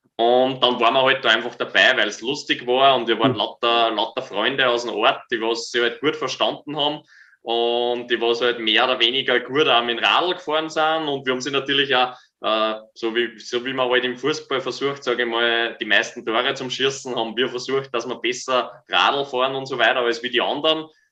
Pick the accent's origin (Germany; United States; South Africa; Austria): Austria; Und bei uns in Österreich zum Beispiel gibt es kein einziges richtiges professionelles Team